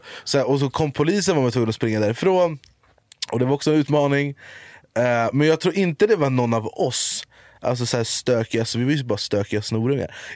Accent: Jordbro, Stockholm County, Sweden; Men jag är så jävla tacksam för min uppväxt i Jordbro.

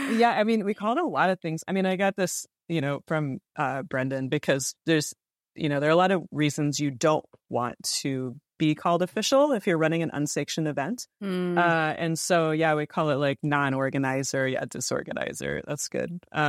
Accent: Washington, District of Columbia, United States; born there; No. I was actually born in D.C. My family's from Wisconsin.

